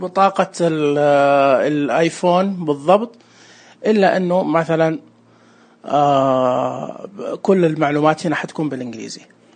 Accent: Saudi Arabia; تعرفون عندنا في السعودية أحيانا تكون الأسماء متشابهة

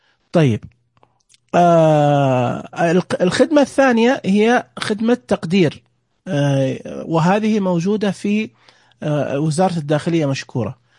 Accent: Saudi Arabia; تقدمها عندنا في السعودية

